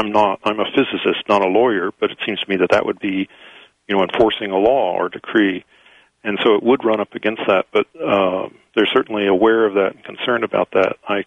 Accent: Florida, United States; And you know, I grew up in Florida, for example, and after hurricanes, the National Guard would often be called up

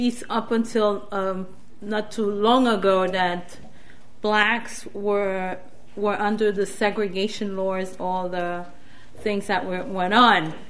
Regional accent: Brooklyn, New York, United States; also born or lived in Haiti; I'm from Haiti originally, but I grew up in Brooklyn. I did all my schooling in Brooklyn

